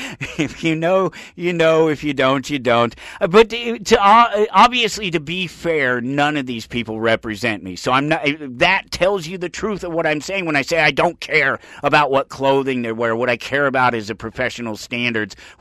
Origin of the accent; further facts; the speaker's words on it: Colorado, United States; I grew up in Colorado. He was there. He helped form the party.